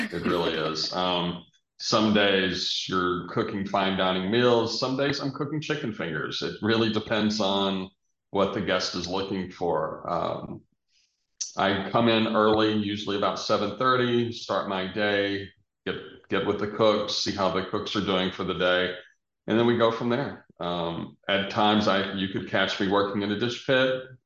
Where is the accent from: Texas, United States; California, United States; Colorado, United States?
Texas, United States; moved away as an adult; now in Chicago, United States; Originally, I'm from Texas. Born and raised, I lived there until I was in my early 20s, went to college, did an apprenticeship.